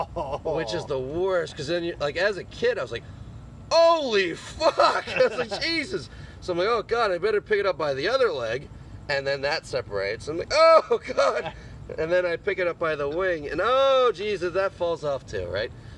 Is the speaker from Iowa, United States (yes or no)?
no; Georgia, United States; I grew up in Georgia.